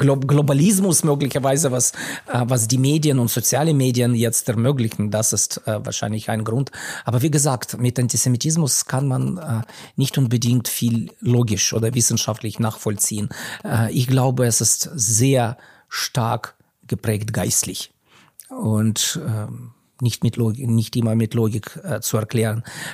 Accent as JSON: {"language": "German", "region": "Kyiv", "country": "Ukraine", "tie": "born or raised there", "said": "Ich bin in der Sowjetunion aufgewachsen, heutige Ukraine, in Kiew."}